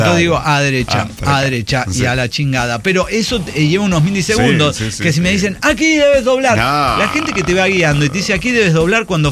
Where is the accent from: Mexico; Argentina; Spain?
Argentina; Mar del Plata, Buenos Aires Province; now in Ireland; mi estancia aquí en Irlanda. Yo soy de Argentina, de Mar del Plata.